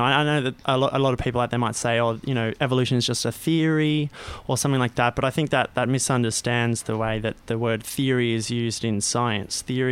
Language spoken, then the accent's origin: English; Australia; growing up in Australia